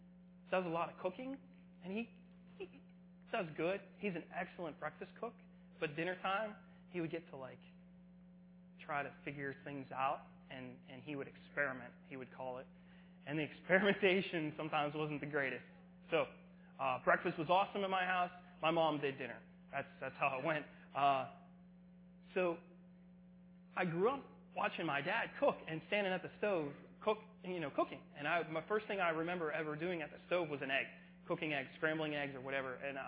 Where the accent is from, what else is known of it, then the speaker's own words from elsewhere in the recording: Harrisville, United States; I grew up in Harrisville, a little further north.